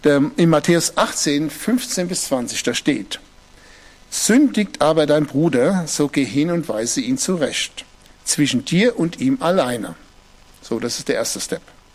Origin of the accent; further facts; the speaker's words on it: Hesse, Germany; Ich bin Hesse, gell?